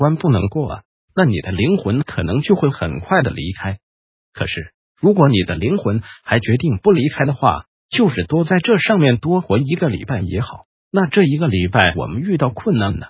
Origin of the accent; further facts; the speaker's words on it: Taiwan; 就是我们台湾人看起来就软软的像卤得过头的那个猪蹄膀子